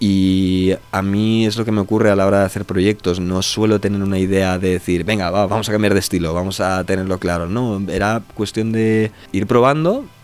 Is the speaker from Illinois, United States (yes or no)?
no; Atlanta, Georgia, United States; now in Spain; Yo nací en Atlanta, en Georgia, y bueno, vengo de una familia completamente española, pero me crié ahí